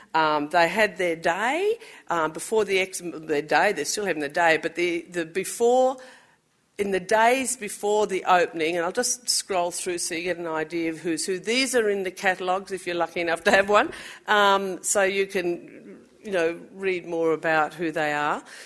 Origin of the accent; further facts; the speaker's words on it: Victoria, Australia; I'm also of Aboriginal and Irish descent. I always say this is not on my business card. Of Aboriginal and Irish descent, I was born and raised in Gippsland, in the Kulin Nation, but have really stronger connections probably with Goombunga country, clan connections there, and with Wiradjuri.